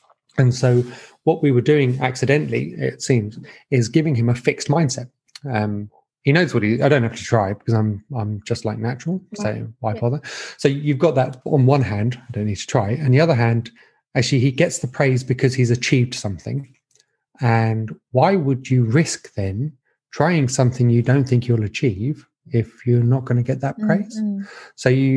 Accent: East of England, United Kingdom; accent: Essex; I'm wondering now whether or not my Essex accent is coming through a lot more than I was expecting it to.

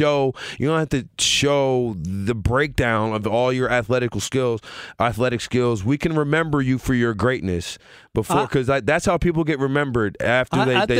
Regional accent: Louisiana, United States; I just didn't grow up. I grew up in Louisiana. All we watched was football.

